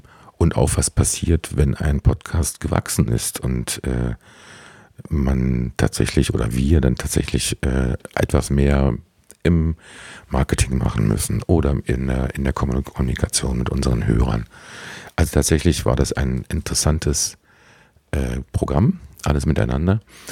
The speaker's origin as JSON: {"language": "German", "region": "Berlin", "country": "Germany", "tie": "born or raised there", "said": "Weißensee gehört inzwischen zum Großbezirk Pankow, Berlin-Pankow. Das ist der Bezirk, in dem ich aufgewachsen bin, in meiner Heimat."}